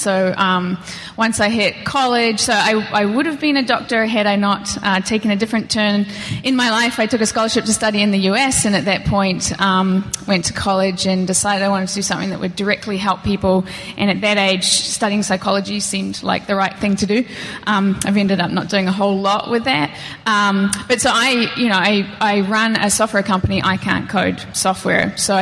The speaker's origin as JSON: {"language": "English", "country": "India", "tie": "born or raised there", "said": "That's the sort of city I grew up in India."}